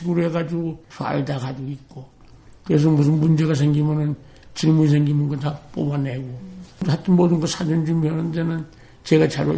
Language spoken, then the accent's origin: Korean; South Korea; 어디서 왔냐고, 한국에서 왔다니까